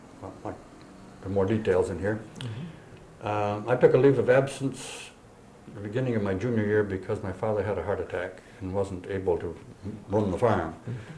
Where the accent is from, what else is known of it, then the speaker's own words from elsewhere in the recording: Clyde, New York, United States; she took a job teaching home economics in my hometown of Clyde.